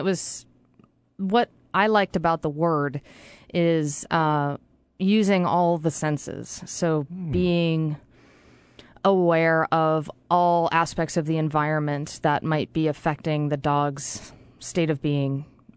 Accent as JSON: {"language": "English", "region": "New England", "country": "United States", "said": "And I also come from the East Coast. I'm from New England originally."}